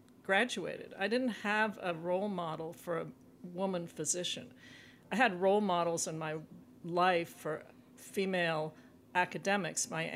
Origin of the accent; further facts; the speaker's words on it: Montreal, Quebec, Canada; And my sister and I were born in Montreal and we grew up in Montreal in a French-Canadian neighborhood near the University of Montreal. But my second language is French, but it's not really my mother tongue.